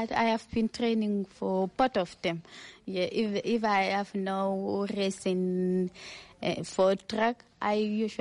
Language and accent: English; Kenya; Now, in Kenya, we have so many runners in Kenya, and most are the best. But now I decided only to go to run for Bahrain.